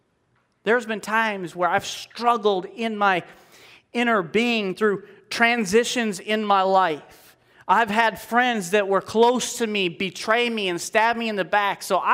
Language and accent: English; Cedar Rapids, Iowa, United States; I grew up here in Cedar Rapids. For those of you who don't know, I grew up here in Cedar Rapids. And I went to school down in Pensacola, Florida.